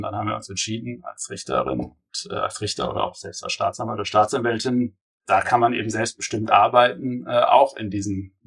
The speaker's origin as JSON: {"language": "German", "town": "Karlsruhe", "region": "Baden-Württemberg", "country": "Germany", "said": "ich muss der Wahrheit halber sagen, ich komme aus Karlsruhe."}